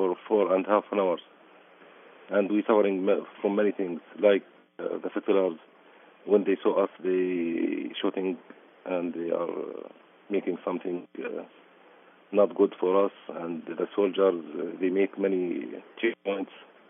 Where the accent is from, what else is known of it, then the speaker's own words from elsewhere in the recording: Bethlehem, West Bank, Palestine; English is a second language; I am from Bethlehem, and I work in Hebron since 1995. I'm sorry because I will speak with English a little, and after that I will speak in Arabic.